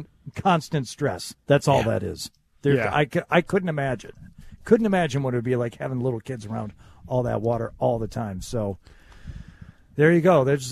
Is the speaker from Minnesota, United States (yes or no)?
no; Troy, Michigan, United States; he's way closer to Pontiac, Michigan than he is to my hometown of Troy, Michigan.